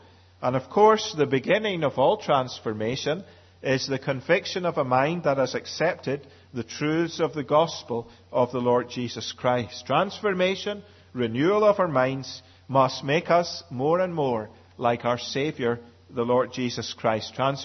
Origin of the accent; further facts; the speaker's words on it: Scotland, United Kingdom; born there; And I'm a Scotsman by birth, so you don't get things free from a Scotsman very often.